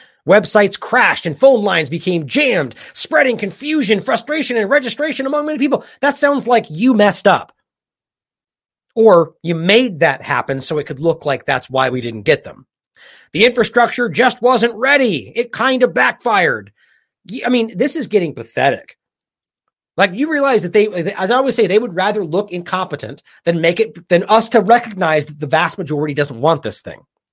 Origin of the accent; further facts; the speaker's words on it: United States; I mean, I'm embarrassed as an American that this is what's going on right now.